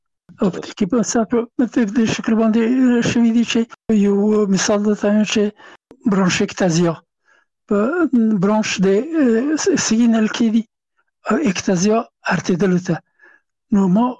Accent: Afghanistan; now in France; زه نه پېژندلم چې زه هم افغان یم

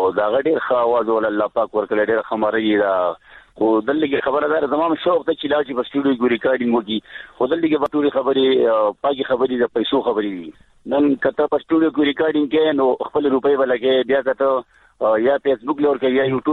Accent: Golkada, Khyber Pakhtunkhwa, Pakistan; ګولکدا سیل شریف زړه غزه پیدا شي ما په دغه ګولکدا کې پیدا شي ما دغه ګولکدا کې لوښه

